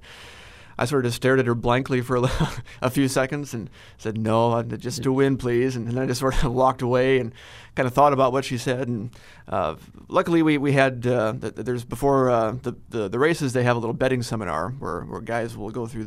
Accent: Lake Norton, South Dakota, United States; I grew up in Lake Norton, which is, you know, just south of Watertown, not too far from Aberdeen, just a couple of hours.

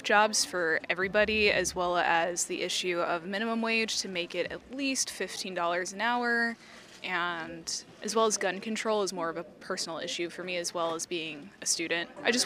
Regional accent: Lake Zurich, Illinois, United States; I'm studying psychology at Northern Illinois University, and I'm from Lake Zurich, Illinois.

